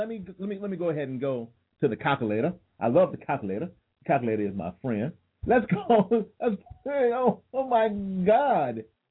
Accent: Tampa, Florida, United States; also born or lived in New Jersey; I'm originally from New Jersey, and now living here in Tampa, Florida, since I was like 7.

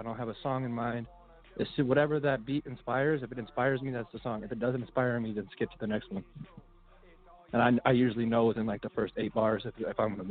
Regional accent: Chicago, Illinois, United States; also born or lived in Joliet; I was born in Joliet, and then I moved to Stony Island when I was a baby. Grew up over there, over by Chicago Hospital.

